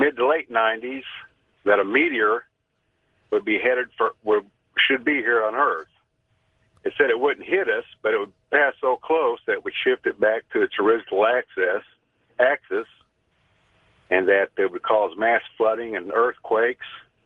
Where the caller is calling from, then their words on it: West Plains, Missouri, United States; West Plains, Missouri.